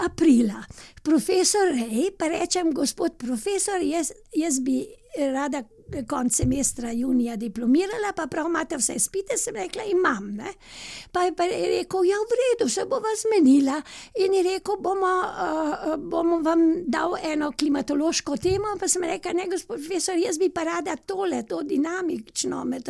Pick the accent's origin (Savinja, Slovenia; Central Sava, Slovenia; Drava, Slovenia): Central Sava, Slovenia; Zagorje; now in Ljubljana, Slovenia; Jaz sem rojena na deželi v Zagorju in tam je bilo tako, ne.